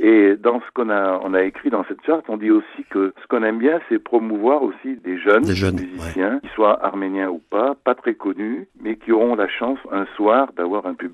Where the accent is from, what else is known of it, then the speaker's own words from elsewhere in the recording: France; mes parents sont arrivés après le génocide en France. Et moi, je suis né en France, j'ai fait mes études ici, etc. Mais je me suis toujours senti arménien.